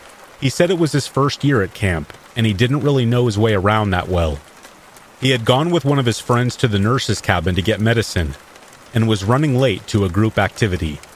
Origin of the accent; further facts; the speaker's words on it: Norfolk County, Ontario, Canada; now in Tillsonburg, Canada; I was born and raised in Norfolk County, and have since lived all over the province